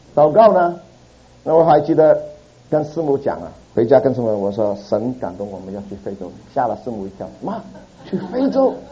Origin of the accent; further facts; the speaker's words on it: Hong Kong; 所以我们回到香港去见我们父母家人。